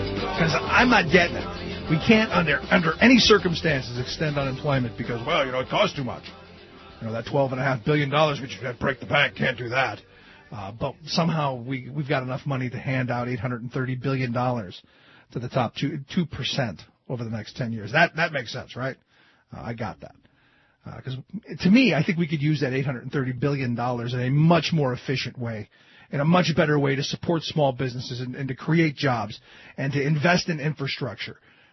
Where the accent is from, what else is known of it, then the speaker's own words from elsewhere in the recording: Ohio, United States; I look at my home state of Ohio